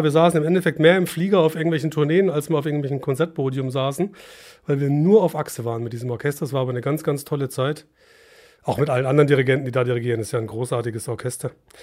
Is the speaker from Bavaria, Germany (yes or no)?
no; Stuttgart, Baden-Württemberg, Germany; gebürtiger Stuttgarter und auch dort aufgewachsen.